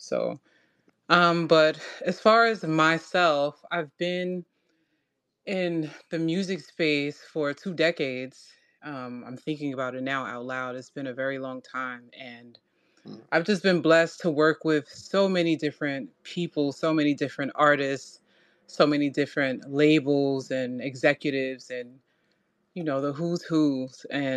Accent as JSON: {"language": "English", "town": "New York City", "region": "New York", "country": "United States", "tie": "born or raised there", "said": "just kind of the West African traditions and things like that I know of, but I grew up in America, specifically in New York City."}